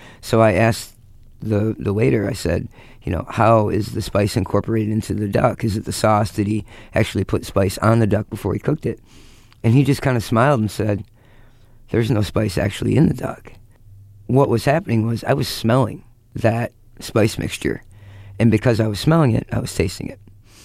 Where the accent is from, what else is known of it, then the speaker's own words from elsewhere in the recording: Michigan, United States; because growing up in Michigan, when I did, it was still acceptable to rake the leaves that were falling off the oak trees in your front yard out to the corner